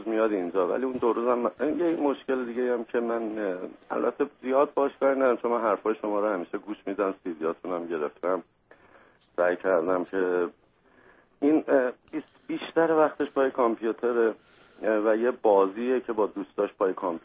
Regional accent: Iran; moved away; کلن دو سال و نیم از ایران اومدیم.

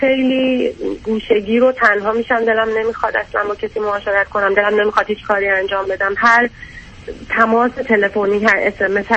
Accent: Iran; من از ایرانم و دینمون تفاوت داره

